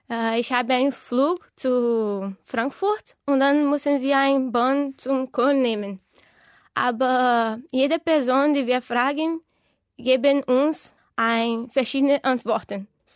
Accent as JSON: {"language": "German", "country": "Brazil", "second_language": "German", "said": "ich komme aus Brasilien. Ich lerne Deutsch."}